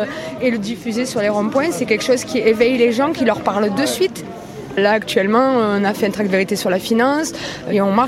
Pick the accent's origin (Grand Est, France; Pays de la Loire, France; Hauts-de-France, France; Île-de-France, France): Pays de la Loire, France; Et moi, je viens de Vendée, de Sud-Vendée.